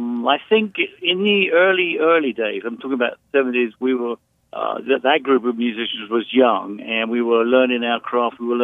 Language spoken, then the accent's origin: English; United Kingdom; now in United States; I'm British, but I live in the States. I live on the East Coast.